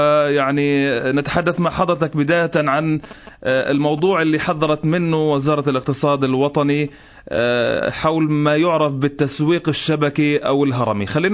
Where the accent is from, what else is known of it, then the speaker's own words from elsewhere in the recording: Gaza, Gaza Strip, Palestine; طيب يعني الآن يعني هذا الأمر منتشر عندنا في غزة بحسب متابعتكم ولا كيف؟